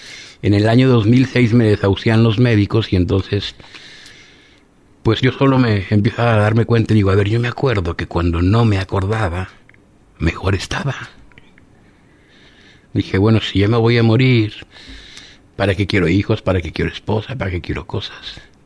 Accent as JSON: {"language": "Spanish", "town": "Guadalajara", "region": "Jalisco", "country": "Mexico", "tie": "born or raised there", "said": "crecí en Guadalajara, mi padre y mi madre, mi padre era joyero, trabajaba el oro, mi madre tenía un negocio de comida, ahí aprendí yo a cocinar."}